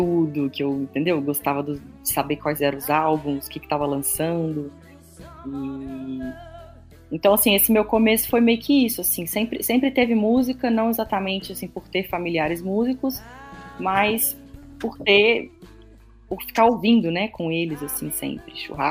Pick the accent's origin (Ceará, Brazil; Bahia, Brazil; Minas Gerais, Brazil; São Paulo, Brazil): Minas Gerais, Brazil; Contagem; que eu sou mineira, né, sou lá de Contagem